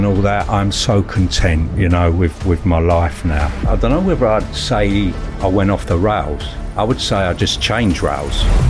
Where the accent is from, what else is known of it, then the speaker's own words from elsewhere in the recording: London, United Kingdom; also born or lived in Essex; Well, to be honest with you, my parents moved around a lot. Didn't have really a hard, what I would call a hard schooling. I had a good schooling. I had some hard schools. Grew up in East London.